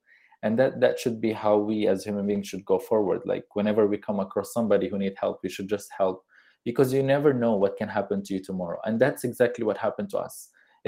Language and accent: English; Syria; now in Malaysia; So I came to Malaysia in 2012 because of the war in my home country. When the war started in Syria, my family and I were living very peacefully before that in the village.